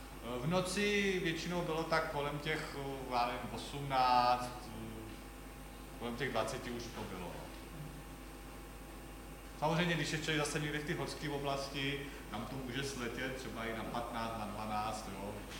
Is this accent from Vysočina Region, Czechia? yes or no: no; Prague, Czechia; No, já jsem naštěstí z Prahy